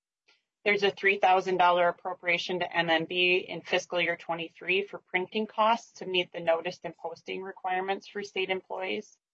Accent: Duluth, Minnesota, United States; and I'm from Duluth

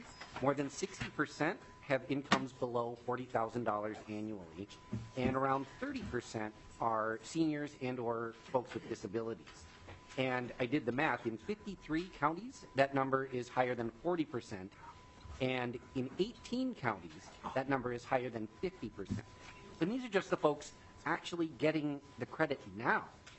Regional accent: Bloomington, United States; I actually pulled up the assessment report from my hometown, from the city of Bloomington.

